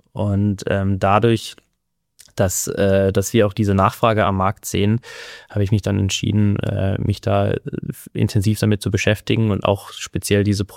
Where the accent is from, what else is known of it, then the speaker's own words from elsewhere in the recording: Kufstein, Tyrol, Austria; Ich bin ja in Kufstein aufgewachsen in Österreich. Bin dann vor Corona habe ich meinen Abschluss in Kufstein gemacht, habe die Matura dort absolviert